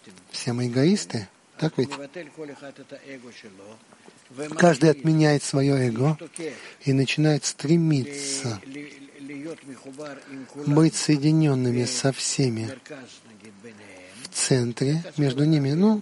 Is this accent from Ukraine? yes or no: no; Georgia; я рос в Грузии, у нас была синагога.